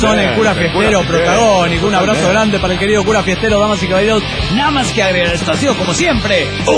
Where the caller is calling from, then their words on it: Cochabamba, Bolivia; de Cochabamba, Bolivia.